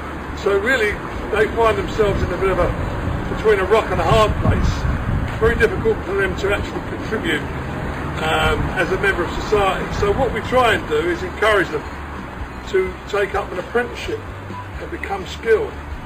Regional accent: London, United Kingdom; accent: Cockney; all I am is a Cockney builder from the East End of London.

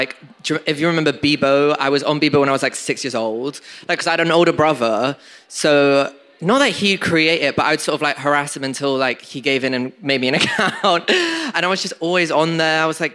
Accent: London, United Kingdom; Other names go about the internet, I don't really know. I'm 20, I'm from London

